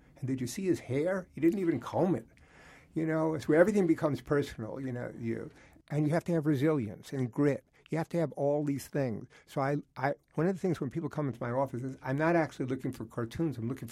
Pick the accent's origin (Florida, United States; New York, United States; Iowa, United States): New York, United States; New York City; I grew up in New York City, in Queens, Jewish culture, very, very focused on achievement and professions and all that.